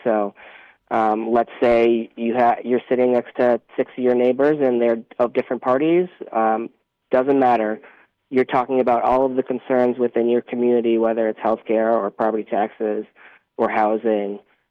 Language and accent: English; Georgia, United States; now in Wyoming, United States; so I'm not from Wyoming. I know that might be surprising to some people, but born and raised in Georgia.